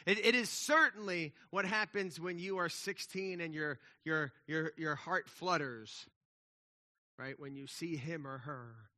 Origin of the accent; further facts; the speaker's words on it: New Jersey, United States; I grew up in Jersey, just outside of Philadelphia, the city of brotherly love, right?